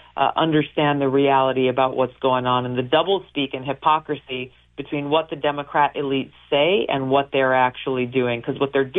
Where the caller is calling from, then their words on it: New York City, New York, United States; I'm calling you from New York City today